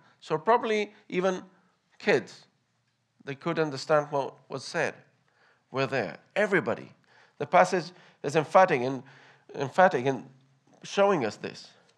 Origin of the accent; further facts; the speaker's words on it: Chile; And I come from Chile, as you know, and we have our own celebrations.